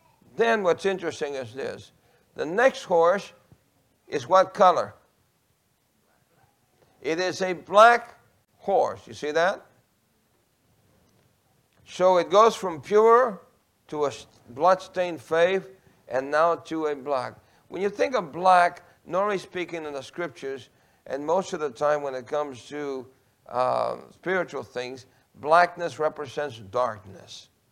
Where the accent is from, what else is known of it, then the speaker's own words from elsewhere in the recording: New York City, New York, United States; I grew up in New York City in gangs. My brother was the president of the largest Puerto Rican gang in New York City.